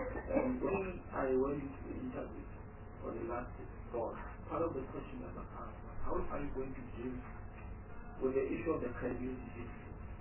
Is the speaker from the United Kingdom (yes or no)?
no; Israel; I'm very passionate about Israel because I come from Israel.